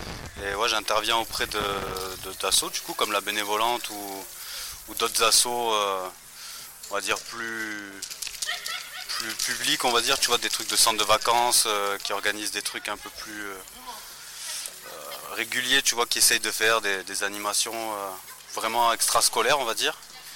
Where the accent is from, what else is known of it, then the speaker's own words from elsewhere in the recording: Provence-Alpes-Côte d'Azur, France; m'a emmené voir un dégrafeur qui faisait une fresque dans ma ville natale, à côté de Toulon.